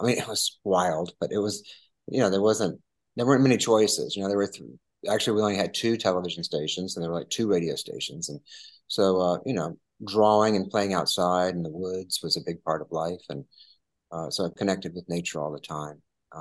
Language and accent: English; Georgia, United States; I'm from Georgia. So there's sort of a storytelling tradition, I think, you know. So I grew up in the church.